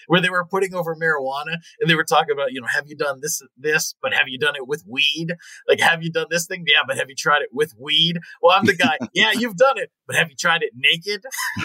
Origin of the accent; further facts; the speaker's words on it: Pennsylvania, United States; I grew up in Pennsylvania. When I moved to California, I immediately found four